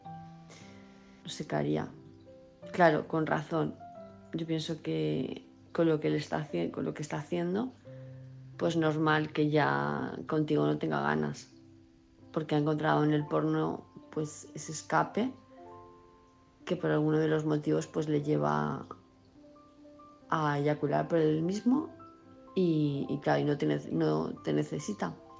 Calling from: Palma de Mallorca, Balearic Islands, Spain; de Palma de Mallorca

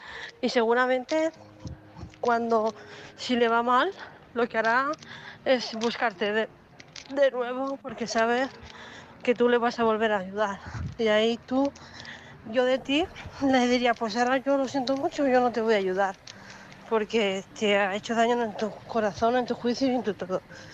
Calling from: Castellón, Valencian Community, Spain; soy corresponsal de Castellón

